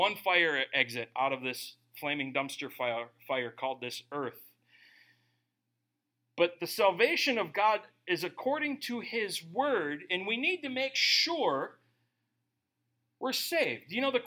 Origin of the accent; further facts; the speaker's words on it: Minnesota, United States; I'm from Minnesota. Everyone's a Christian in Minnesota.